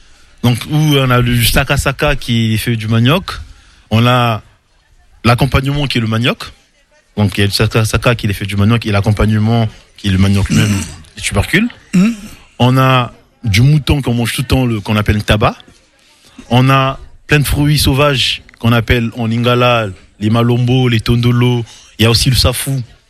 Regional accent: Republic of the Congo; Je suis du Congo-Brazzaville

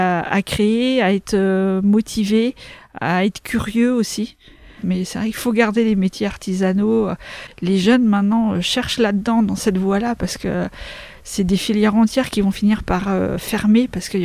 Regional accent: Craon, Pays de la Loire, France; je suis originaire de Cran, j'habite à Bouchamps-l'Écran, donc pas très loin.

